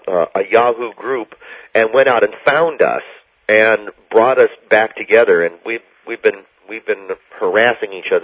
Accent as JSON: {"language": "English", "region": "California", "country": "United States", "tie": "born or raised there", "said": "We were living, we grew up in Southern California, and then Jim and Jim moved to the Haight."}